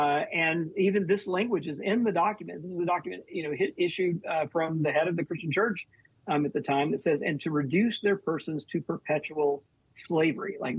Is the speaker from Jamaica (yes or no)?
no; Mississippi, United States; So, you know, in Mississippi, I'm from Mississippi.